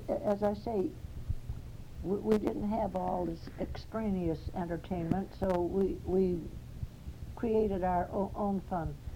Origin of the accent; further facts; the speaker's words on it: Madison, Wisconsin, United States; born there; I was born in Madison in 1892.